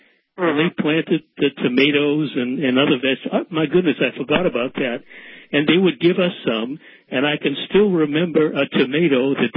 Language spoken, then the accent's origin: English; Boston, Massachusetts, United States; There were a lot of victory gardens, and none on my block, but there were. I grew up in Boston.